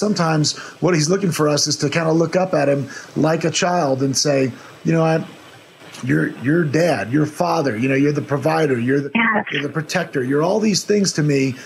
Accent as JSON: {"language": "English", "region": "Florida", "country": "United States", "tie": "born or raised there", "also_born_or_lived": "Georgia / Alabama", "said": "I grew up in Florida and spent some time in Georgia and Alabama, so I just kind of love that Southern approach to it all anyways, the dialect"}